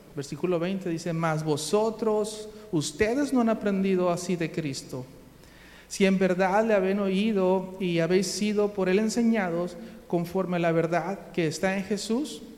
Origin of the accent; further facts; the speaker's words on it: Argentina; accent: Argentine; Si sos, iba a hablar como argentino.